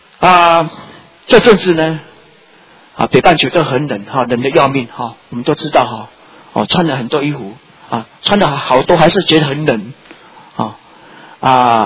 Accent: Taiwan; now in Chicago, United States; 然后开车去教会我们台湾人的教会查经

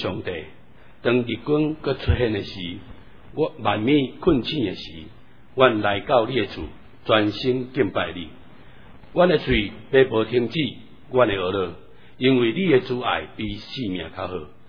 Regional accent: Taiwan; 我的故乡台湾这块美丽岛屿

